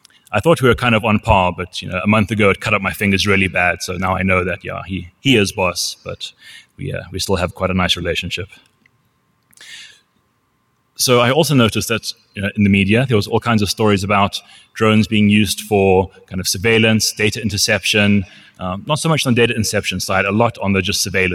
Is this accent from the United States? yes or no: no; Zimbabwe; I'm originally from Zimbabwe, a small landlocked country in Southern Africa.